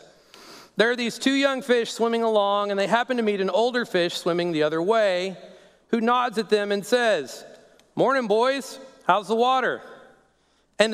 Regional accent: Texas, United States; And I didn't want to be a country kid, even though I grew up in the Texas Panhandle.

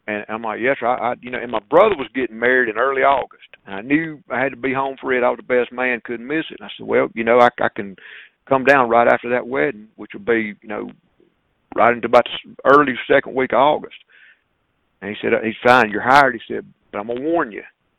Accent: Inverness, Mississippi, United States; I grew up hunting in around Inverness, Mississippi with my granddaddy.

